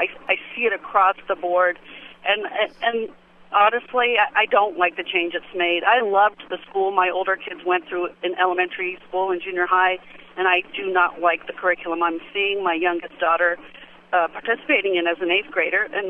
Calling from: Phoenix, Arizona, United States; Yeah, I am calling from Phoenix.

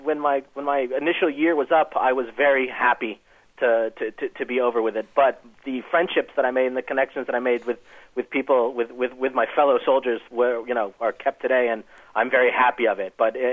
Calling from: Boston, Massachusetts, United States; I am an American who made Aliyah and went to Israel in the mid-90s.

